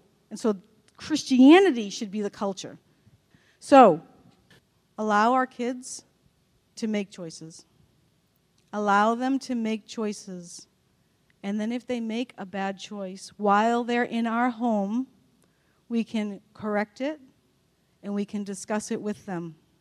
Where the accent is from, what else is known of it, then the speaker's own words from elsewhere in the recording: Boston, Massachusetts, United States; I came from Boston. Growing up in Texas is very different from growing up in Boston.